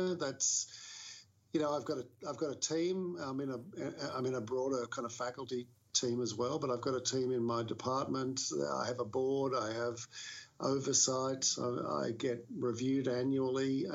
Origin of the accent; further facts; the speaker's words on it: Australia; I think, yeah, the outsider perspective, I think, is what I bring as an Australian coming into different contexts.